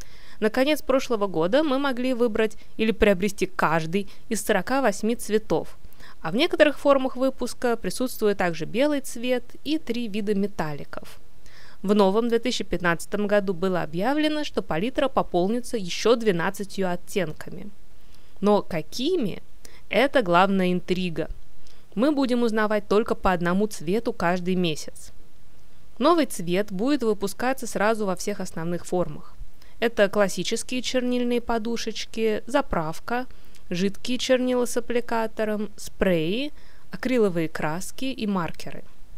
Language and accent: Russian; Moscow, Russia; Я родилась и живу в Москве